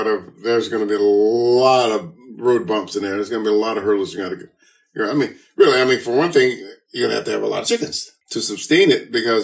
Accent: Toccoa, Georgia, United States; also born or lived in Monroeville, Alabama; I was probably 4 years old when we moved from Alabama, from Monroeville to Toccoa.

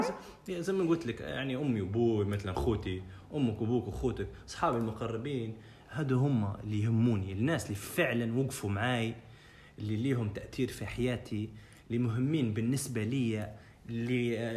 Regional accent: Libya; الادارة المالية عندنا في ليبيا ما فيش

